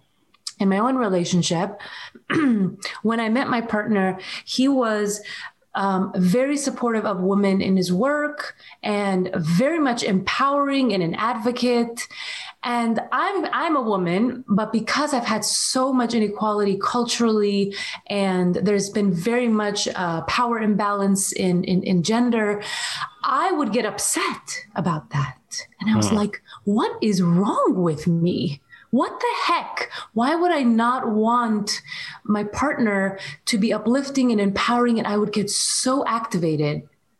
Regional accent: Syria; also born or lived in Saudi Arabia; That was something that was very challenging where we were growing up in Syria and in Saudi Arabia.

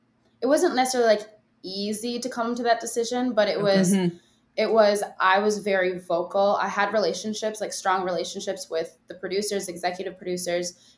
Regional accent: Minnesota, United States; And so, you know, I'm from Minnesota.

